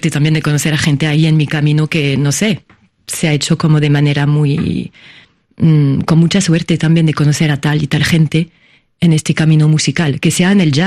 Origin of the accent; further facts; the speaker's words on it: Paris, Île-de-France, France; now in Seville, Spain; para efectivamente ser bailadora de flamenco como francesa en Sevilla ha sido un camino difícil